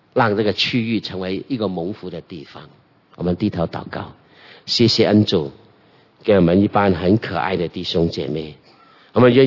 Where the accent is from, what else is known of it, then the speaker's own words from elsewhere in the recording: Guangdong, China; 我们广东人，广东牧师啊，证婚的时候